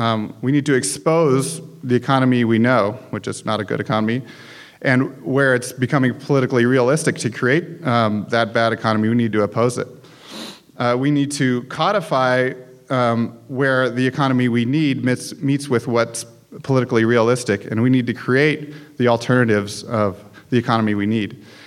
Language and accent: English; Seattle, Washington, United States; born there; So even though I was born here in Seattle, my family has not been here that long.